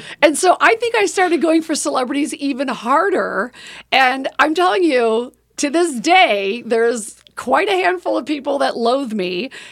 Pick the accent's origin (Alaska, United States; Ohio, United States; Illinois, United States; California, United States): Illinois, United States; Oak Park; and I'm from Oak Park, Illinois, so this was an out-of-body moment.